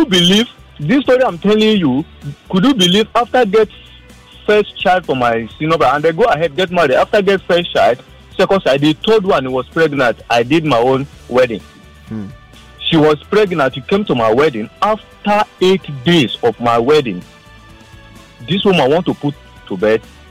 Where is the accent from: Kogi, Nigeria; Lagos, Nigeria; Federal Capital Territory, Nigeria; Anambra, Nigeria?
Kogi, Nigeria; I came from Kogi State. I'm a Galama.